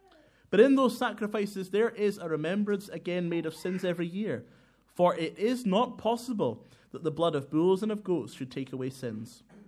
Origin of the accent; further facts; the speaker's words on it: Inverness, Scotland, United Kingdom; now in Glasgow, United Kingdom; because I come from Inverness. That's my hometown, even though I live in Glasgow now.